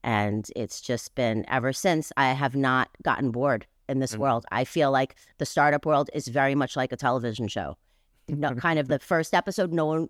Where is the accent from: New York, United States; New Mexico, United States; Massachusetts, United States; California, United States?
New York, United States; I grew up in New York. I grew up, you know, in the club scene and also very much involved in going to museums and art shows